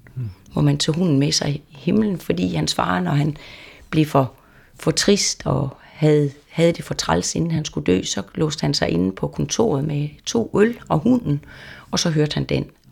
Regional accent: North Denmark Region, Denmark; nu er jeg selv vendelbo

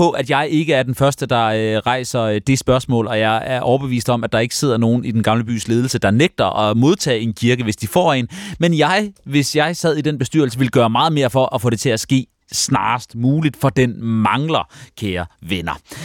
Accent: Aarhus, Central Denmark Region, Denmark; Som gammel aarhusianer og familiært beslægtet til det østjyske landområde

